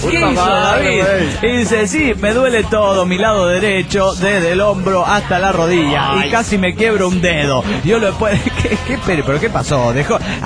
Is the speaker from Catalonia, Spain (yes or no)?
yes; Barcelona, Catalonia, Spain; ¡Hola, soy el culé de Barcelona, España!